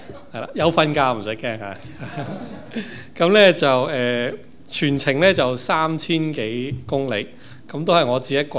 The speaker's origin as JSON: {"language": "Cantonese", "country": "Canada", "said": "提醒翻我哋作為加拿大人嘅身份係嘛？"}